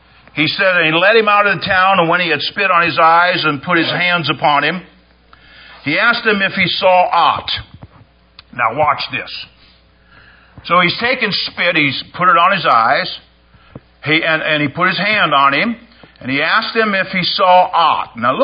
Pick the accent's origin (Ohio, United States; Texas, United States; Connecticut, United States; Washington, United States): Ohio, United States; now in New York, United States; We came here from Ohio as Ohioans, got jobs. That's how I became a New Yorker in my mind.